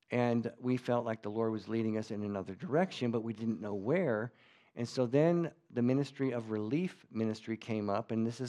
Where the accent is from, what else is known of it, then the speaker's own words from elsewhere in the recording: Michigan, United States; born there; And of course, I was born here in Michigan too, so it's quite Germanic here.